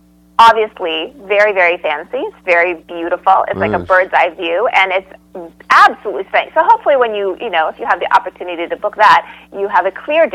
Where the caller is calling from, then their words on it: New York City, New York, United States; We are connected today from New York City.